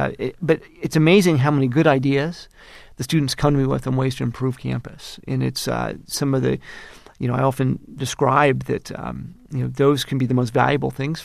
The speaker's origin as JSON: {"language": "English", "country": "Kenya", "tie": "born or raised there", "said": "how about if I invite a delegation, you know, from the government where I grew up in Kenya here, and can you arrange a meeting?"}